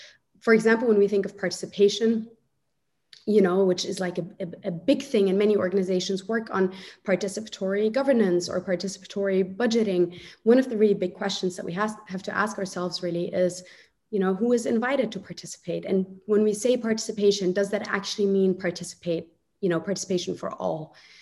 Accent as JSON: {"language": "English", "country": "Egypt", "said": "I'm from Egypt originally. And I moved to Egypt after the protests in 2011 to work in an NGO that worked with street children."}